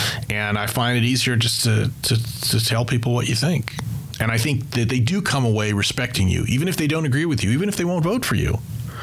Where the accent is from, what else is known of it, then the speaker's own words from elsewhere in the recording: Escondido, California, United States; having grown up in San Diego, and I grew up in Escondido